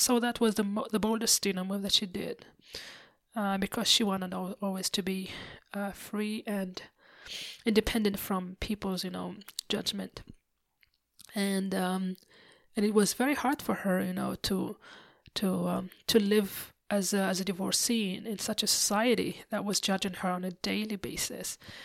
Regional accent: Tunisia; a divorcee background in an Arab country. Though I have to say that things have changed in my home country of Tunisia

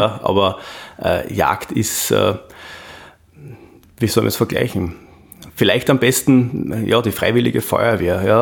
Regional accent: Austria; Naja, bei uns in Österreich ist das Jagen an den Grund und Boden.

